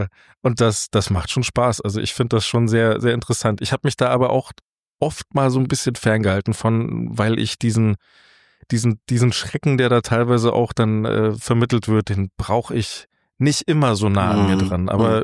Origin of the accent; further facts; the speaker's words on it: Moosburg, Bavaria, Germany; born there; also born or lived in Freising; now in Fulda, Germany; Ich komme ursprünglich aus, ja, Moosburg bin ich geboren.